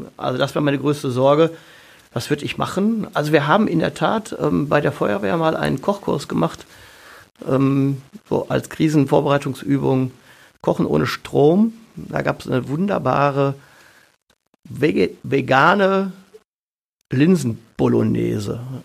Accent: Essen, North Rhine-Westphalia, Germany; Oberbürgermeister meiner Heimatstadt Essen sein zu dürfen.

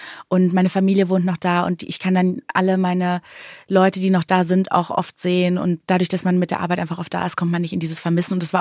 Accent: Berlin, Germany; now in Munich, Germany; Ich bin geborene Berlinerin und habe mein Leben lang da gelebt und dann bin ich erst für den Job hergezogen.

